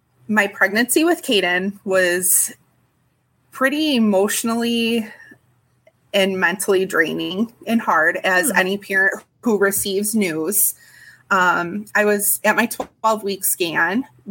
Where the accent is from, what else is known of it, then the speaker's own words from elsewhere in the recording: Illinois, United States; Actually, I'm from Illinois.